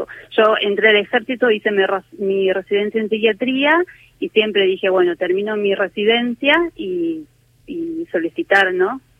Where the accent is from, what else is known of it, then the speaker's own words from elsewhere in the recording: La Banda, Santiago del Estero, Argentina; now in Antarctica; Yo soy de Santiago del Estero, de La Banda.